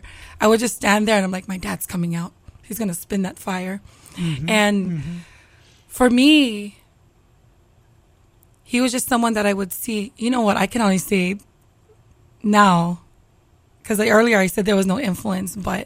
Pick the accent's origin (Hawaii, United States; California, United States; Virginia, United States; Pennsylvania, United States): Hawaii, United States; Ewa; I grew up in Waipahu till I was about 6 or 7 years old, and then we had moved to Eva, where my parents purchased a home, and not old Eva or Eva Beach, but actually new Eva, Eva Gentry.